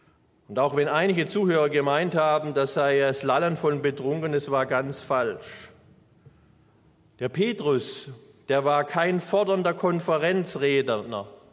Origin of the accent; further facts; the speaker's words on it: Baden-Württemberg, Germany; hier, an der Grenze zwischen Baden und Württemberg, uns, wo es mal früher geheißen hat, wir können alles außer Hochdeutsch.